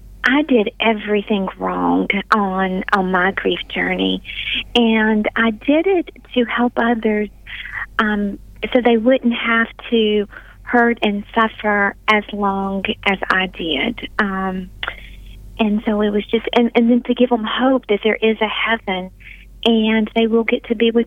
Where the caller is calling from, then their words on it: North Carolina, United States; We are right outside of Charlotte, North Carolina.